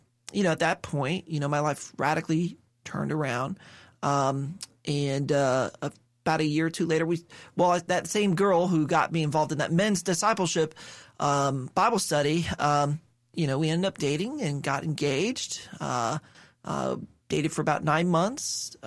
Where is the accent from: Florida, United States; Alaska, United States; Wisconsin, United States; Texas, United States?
Florida, United States; Boynton Beach; Yeah, I was born and raised in Boynton Beach, Florida. So we're from the South Florida area.